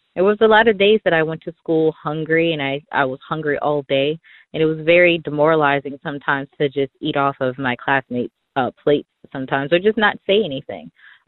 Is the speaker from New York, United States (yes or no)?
no; Baton Rouge, Louisiana, United States; I'm from Baton Rouge, Louisiana.